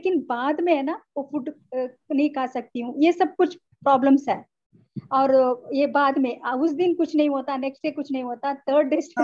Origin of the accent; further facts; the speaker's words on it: South India, India; हमारे यहाँ, मैं साउथ इंडियन हूँ